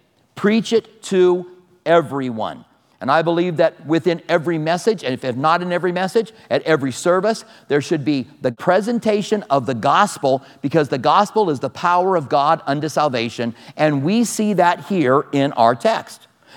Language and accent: English; Albuquerque, New Mexico, United States; I grew up in Albuquerque.